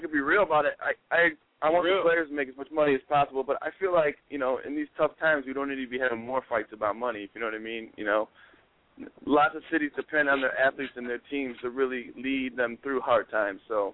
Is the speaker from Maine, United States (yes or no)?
no; Chicago, Illinois, United States; I'm from Chicago, bro.